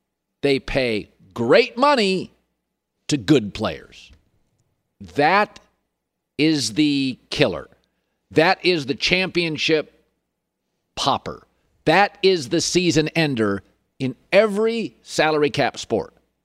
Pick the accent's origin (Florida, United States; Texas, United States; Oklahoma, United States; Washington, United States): Washington, United States; Seattle; I grew up in Seattle.